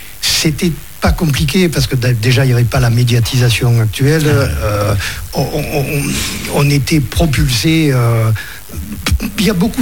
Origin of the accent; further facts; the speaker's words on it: Marseille, Provence-Alpes-Côte d'Azur, France; en tant que Marseillais